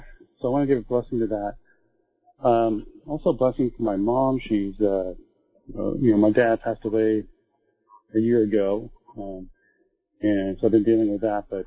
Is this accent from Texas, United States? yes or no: yes; Texas, United States; now in Oregon, United States; I'm from Texas, but I can't beat the Texans out of the Oregonian. Or I live in Oregon, but can't beat the Texan out of me.